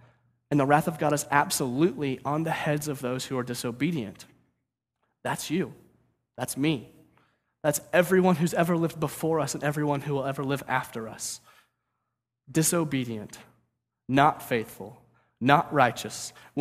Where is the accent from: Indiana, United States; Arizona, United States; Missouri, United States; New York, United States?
Missouri, United States; St. Louis; So in fifth grade, I grew up in St. Louis.